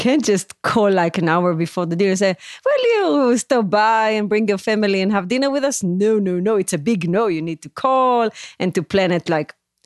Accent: Beit She'an, Northern District, Israel; English is a second language; moved away as an adult; now in United States; I'm from Beit Shean, but I raised my kids in a kibbutz

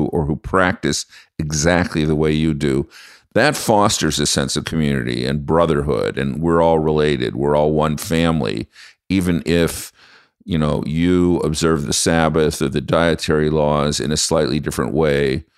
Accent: St. Louis, Missouri, United States; I mean, honestly, I grew up in St. Louis, and when I grew up, there were all kinds of quote unquote interdenominational Jewish events

